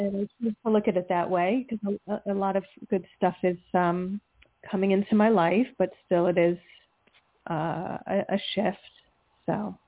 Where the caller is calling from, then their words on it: New Jersey, United States; New Jersey.